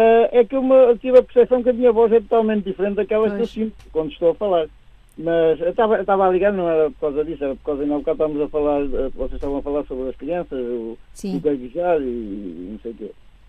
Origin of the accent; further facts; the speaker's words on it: Murtosa, Aveiro, Portugal; eu sou da Mortosa